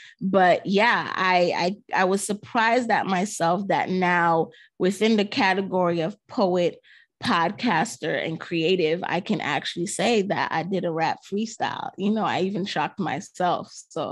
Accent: Brooklyn, New York, United States; Growing up in Brooklyn, and not only Brooklyn, 80s baby, 90s era, lover of 90s hip hop, 90s R&B.

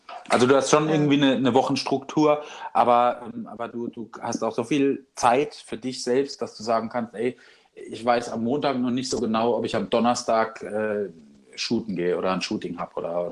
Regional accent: Wiesloch, Baden-Württemberg, Germany; Ich komme aus Baden-Württemberg. Das ist aus der Kurpfalz, aus Wiesloch. Das ist nicht Schwaben.

